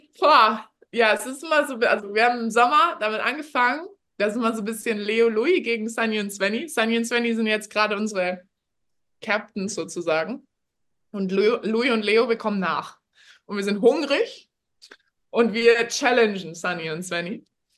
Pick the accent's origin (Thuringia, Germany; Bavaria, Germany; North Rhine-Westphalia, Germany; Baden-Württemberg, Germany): Bavaria, Germany; wenn du als Bayer davor stehst, dann sagst du natürlich, nee, kann sie nicht. Aber also im Rest von Deutschland weiß nicht, ob die da den Unterschied erkennen.